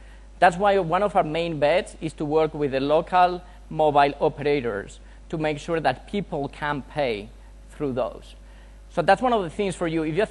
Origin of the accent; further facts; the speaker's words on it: Spain; I'm from Spain.